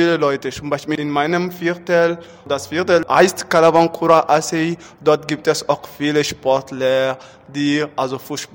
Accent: Mali; German is a second language; Ich komme aus Mali.

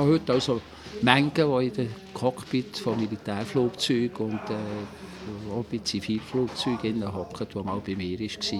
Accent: Rüeggisberg, Bern, Switzerland; born there; Und ich bin in Zrickisberg geboren. 1935, ich war jetzt 75

